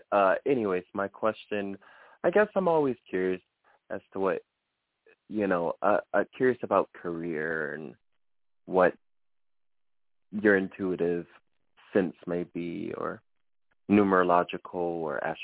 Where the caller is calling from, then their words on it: Austin, Texas, United States; I'm currently located in Austin, Texas.